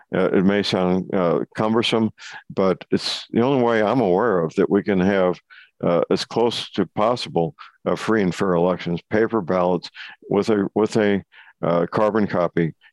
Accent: St. Louis, Missouri, United States; My hometown of St. Louis is listed as one of the most dangerous cities in the country.

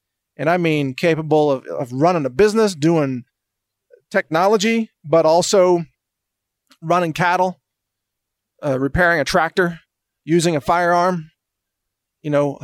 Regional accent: Midwest, United States; because I grew up in the Midwest and grew up to be, you know, a very, very polite person

